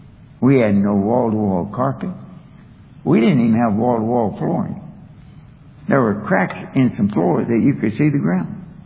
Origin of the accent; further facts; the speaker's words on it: Kentucky, United States; born there; And when I was born in Kentucky, my dad, a coal miner, worked very hard but made practically no money at all.